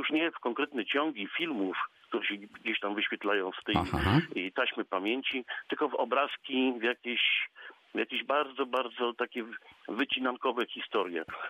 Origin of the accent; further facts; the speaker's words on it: Zielona Góra, Lubusz Voivodeship, Poland; also born or lived in Międzyrzecz; urodziłem się w Międzyrzeczu, z tym, że od razu właściwie mieszkałem w Zielonej Górze. Mama pojechała do Międzyrzecza i mnie powić, o, że tak to powiem. Natomiast mieszkanie już było w Zielonej Górze i także jestem zielonogórzaninem